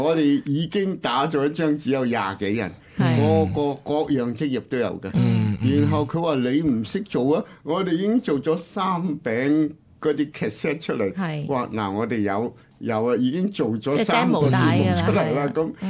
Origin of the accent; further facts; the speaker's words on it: Hong Kong; 佢由香港嚟，我由香港嚟啊。